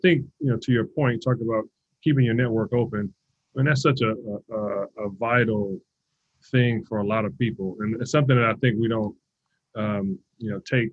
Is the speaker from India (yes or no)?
no; Compton, California, United States; So I'm from Compton, California. You know, it's not the nicest area.